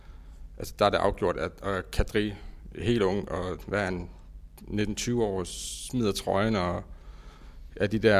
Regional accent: Region of Southern Denmark, Denmark; Nej, jeg er opvokset nede i Sønderjylland, så jeg har boet i Rødekro på det tidspunkt.

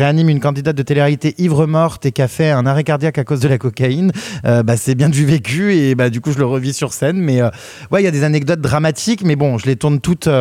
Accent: Lyon, Auvergne-Rhône-Alpes, France; born there; now in Paris, France; Moi, j'ai pas choisi où j'étais né. Hein. Je suis né à Lyon. Bon, il se trouve que la ville est sympa, tant mieux. J'ai bien aimé y vivre.

